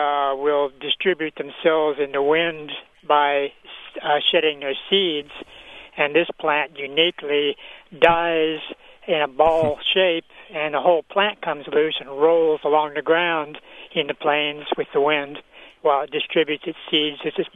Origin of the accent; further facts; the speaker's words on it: California, United States; I grew up in the San Joaquin Valley of Central California and was introduced at an early age to the tumbleweed.